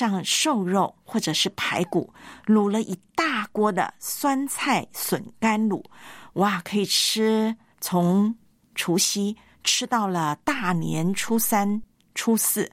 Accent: Taiwan; 在我的家乡台湾

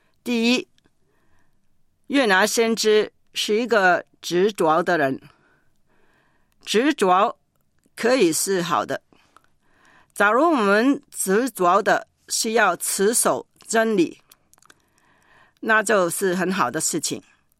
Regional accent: China; 就好像我们中国人说的一次不忠百次不用

